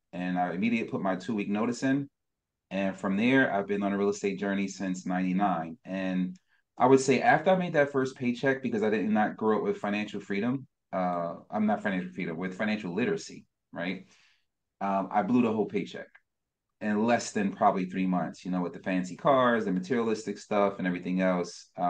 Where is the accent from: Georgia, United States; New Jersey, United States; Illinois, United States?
New Jersey, United States; Newark; I'm from Newark, New Jersey, so it's like the hood area.